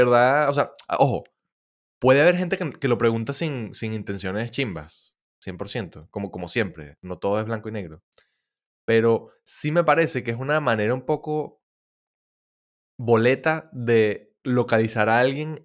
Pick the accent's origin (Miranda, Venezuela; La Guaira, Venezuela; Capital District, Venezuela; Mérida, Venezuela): Capital District, Venezuela; Caracas; yo soy caraqueño